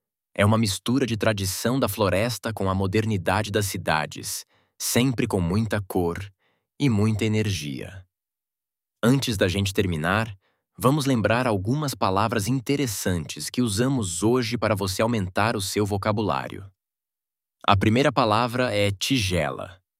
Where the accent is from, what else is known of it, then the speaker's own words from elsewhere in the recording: Brazil; sobre como nós, brasileiros, aproveitamos o açaí.